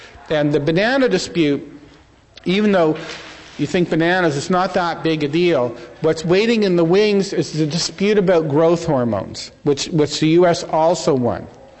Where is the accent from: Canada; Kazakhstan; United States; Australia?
Canada; I'm a Canadian